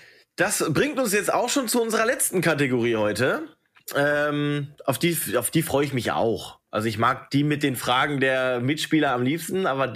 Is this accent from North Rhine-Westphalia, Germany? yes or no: yes; Hamm, North Rhine-Westphalia, Germany; moved away; bei uns, da wo ich aufgewachsen bin, in Hamm, das ist halt mehr so ein Eishockey-Standort als hier unten im Südwesten. da wo ich jetzt wohne, in einem Umkreis von Karlsruhe